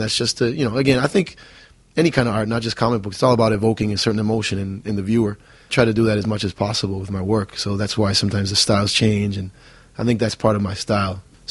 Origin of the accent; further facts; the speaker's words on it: Buenos Aires, Argentina; As a kid growing up in Buenos Aires, Argentina